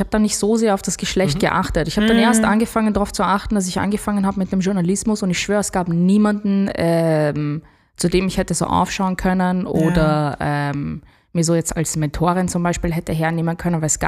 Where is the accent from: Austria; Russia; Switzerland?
Austria; ich bin in Österreich aufgewachsen, also für mich gab es da nichts.